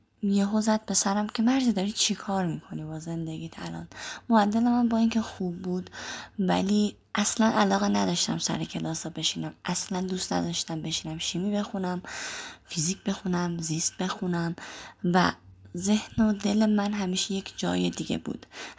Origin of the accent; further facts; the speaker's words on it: Karaj, Alborz, Iran; 26 سالمه و بچه کرجم.